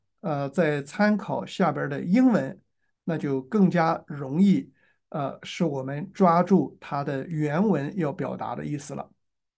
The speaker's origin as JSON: {"language": "Chinese", "country": "China", "said": "所以这里边呢，就按照我们中国人的思维和中国人的语言习惯，就加上去了很多字"}